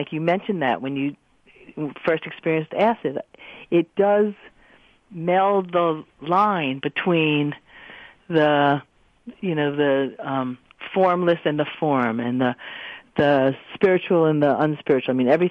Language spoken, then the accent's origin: English; Long Island, New York, United States; I was brought up on Long Island in a Jewish family that also Judaism was more about family and bringing people together and celebrating holidays than really the religious aspect of it.